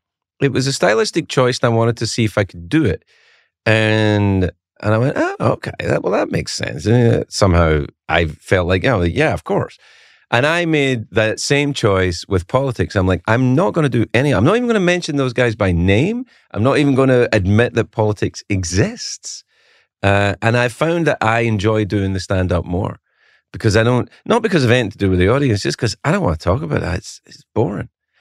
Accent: United States; I am American.

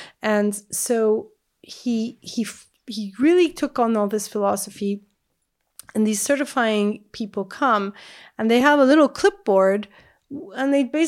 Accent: Manhattan, New York, United States; the only biodiversity I had was pigeons and rats and cockroaches in Central Park and all of that for growing up in Manhattan.

